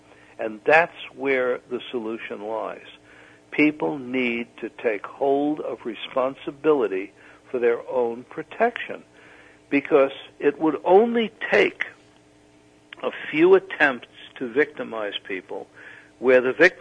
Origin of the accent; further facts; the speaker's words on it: New York City, New York, United States; I'm from New York City. I'm from the Bronx. I grew up there. I've lived there for more than 30 years.